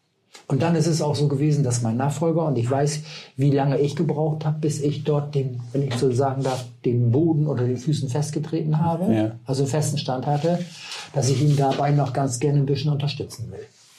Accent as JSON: {"language": "German", "town": "Hipstedt", "region": "Lower Saxony", "country": "Germany", "said": "Aus Hippstedt, ja. Da haben wir noch einen Hof."}